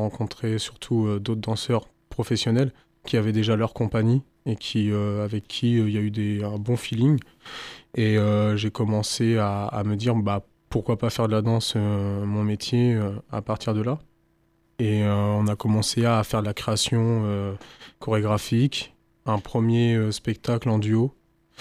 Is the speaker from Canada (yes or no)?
no; Tours, Centre-Val de Loire, France; danseur hip-hop, je suis de Tours à la base.